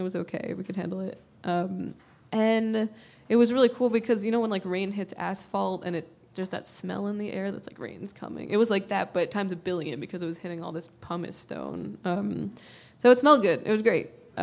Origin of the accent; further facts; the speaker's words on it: New York City, New York, United States; I'm from New York City. There aren't hailstorms there.